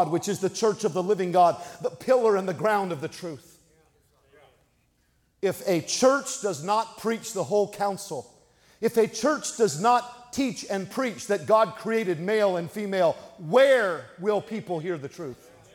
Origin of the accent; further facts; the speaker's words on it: California, United States; I'm from California. We have no groups like yours really in California, none.